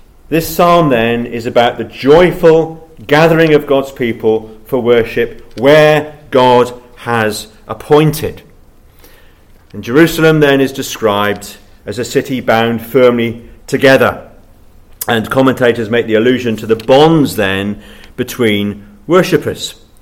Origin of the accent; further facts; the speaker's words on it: South West England, United Kingdom; when I was a child growing up in Cornwall, it was always very exciting to go to the capital city of London.